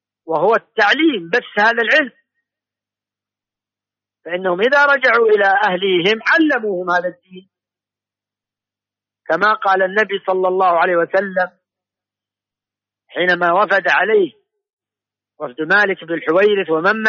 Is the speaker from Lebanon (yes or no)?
no; Saudi Arabia; هذه البلاد عندنا في المملكة العربية السعودية